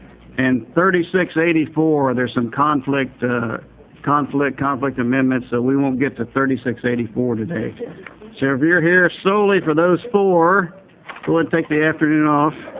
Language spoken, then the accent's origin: English; Klamath, United States; I may or may not know, I'm from Klamath, and we're having the same struggle.